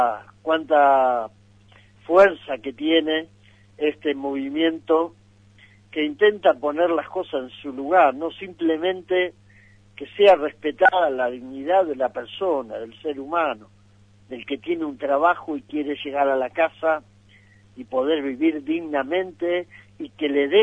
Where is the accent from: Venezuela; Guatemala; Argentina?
Argentina; somos de Argentina, la Central de Trabajadores.